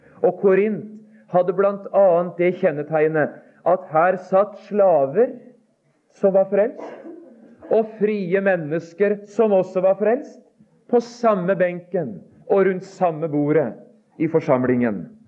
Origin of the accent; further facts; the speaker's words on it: Telemark, Norway; Det var et nydelig og det var et riktig uttrykk de brukte i vekkelsene hjemme i Telemark.